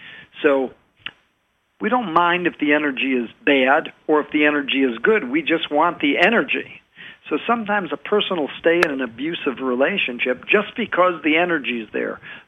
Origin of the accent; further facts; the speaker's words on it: England, United Kingdom; accent: English; Well, it's my English accent.